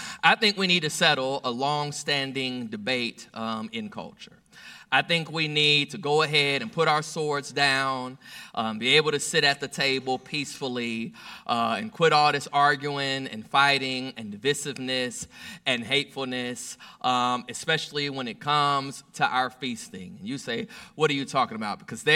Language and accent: English; Fort Worth, Texas, United States; from Fort Worth, Texas.